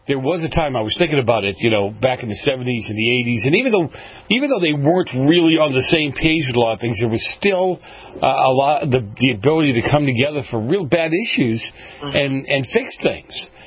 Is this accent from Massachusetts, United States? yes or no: yes; Boston, Massachusetts, United States; and from Boston.